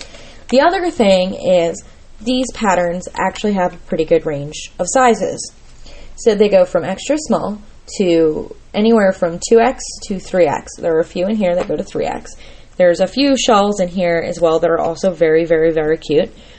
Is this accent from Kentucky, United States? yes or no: no; Florida, United States; I'm from Florida, y'all. Born, raised. I lived there for 27 years of my lifetime. I lived on the beach for at least 10 years.